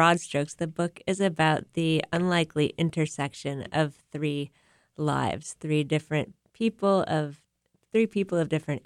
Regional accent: Cleveland, Ohio, United States; I grew up in Cleveland, Ohio in the 70s and 80s.

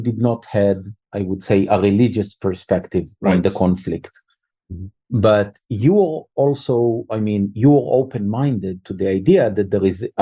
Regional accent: Jerusalem, Jerusalem District, Israel; You know, you mentioned that we're both from Jerusalem, mm-hmm. born and raised, as we say, and we both experienced the first and the second Intifada.

